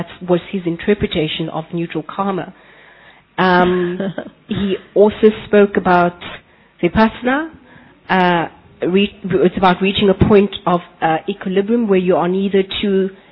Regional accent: South Africa; I'm from South Africa.

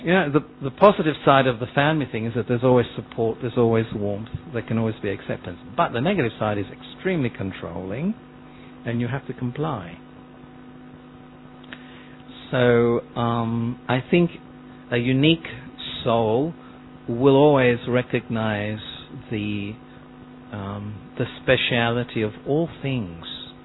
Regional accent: Australia; I mean, I remember growing up in Australia

